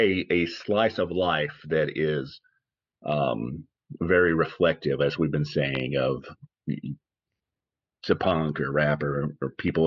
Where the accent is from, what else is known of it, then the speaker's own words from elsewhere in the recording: the South, United States; Because it is both representative of a life that growing up in the South